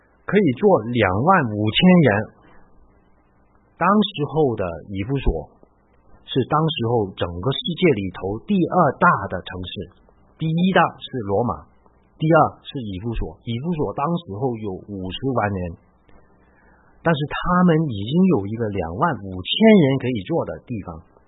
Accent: Hong Kong; 不单是好像我们香港人拜的

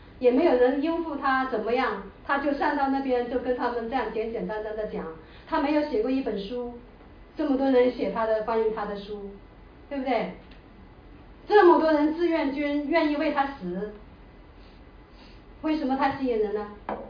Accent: China; 我们中国人呢，就是五福临门吧

